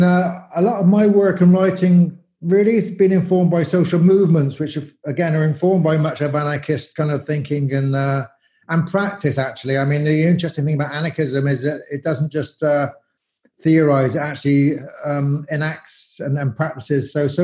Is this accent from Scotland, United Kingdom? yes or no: no; Bristol, South West England, United Kingdom; I grew up in Bristol in the 80s, where there was lots of riots and anarchists were demonstrating against Thatcherism and stuff. And it was a very lively place.